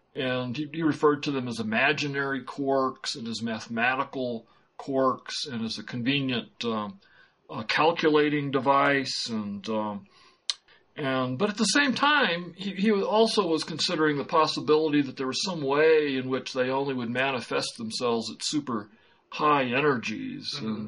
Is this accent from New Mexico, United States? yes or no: yes; Albuquerque, New Mexico, United States; In Albuquerque, my hometown, just 60 miles south of me